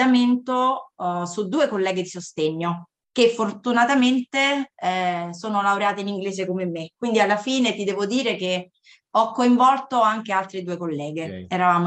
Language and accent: Italian; Cassino, Lazio, Italy; now in Latina, Italy; parlando da Latina, dove vivo con mio marito e dove insegno, ma vengo da Cassino, dalla provincia di Frosinone, quindi bassa Ciociaria.